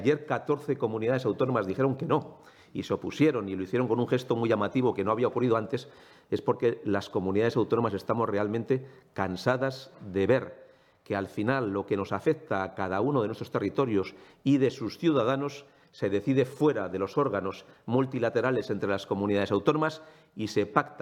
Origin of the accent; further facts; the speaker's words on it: Castile and León, Spain; a juicio del Gobierno somos españoles de segunda